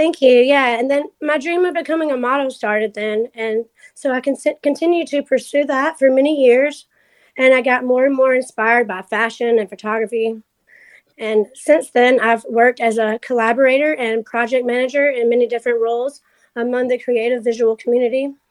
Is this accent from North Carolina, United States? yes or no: no; Georgia, United States; Well, I grew up in South Georgia, so there wasn't a lot of like heavy fashion or anything.